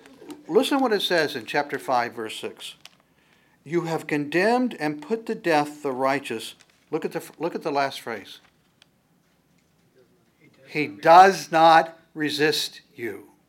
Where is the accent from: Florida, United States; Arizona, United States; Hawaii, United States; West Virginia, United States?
West Virginia, United States; I mean, I am from West Virginia.